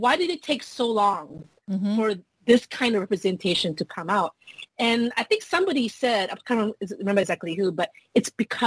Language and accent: English; Malaysia; for me, you know, I grew up in Asia. I grew up in Malaysia.